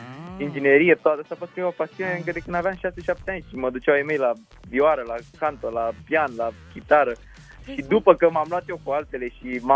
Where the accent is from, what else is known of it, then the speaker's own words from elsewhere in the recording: Botoșani, Botoșani County, Romania; suntem și din Botoșan, ar fi greu, da?